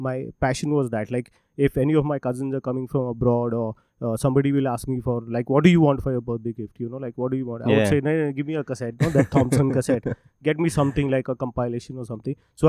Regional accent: Pune, Maharashtra, India; I am born and brought up in Pune, yes.

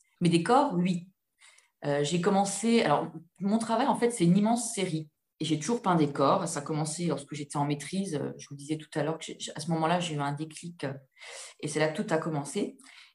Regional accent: Grand Est, France; j'ai 48 ans. Je vis et je travaille près de Reims. Depuis 20 ans, j'ai grandi en Moselle, donc près de chez vous à Metz.

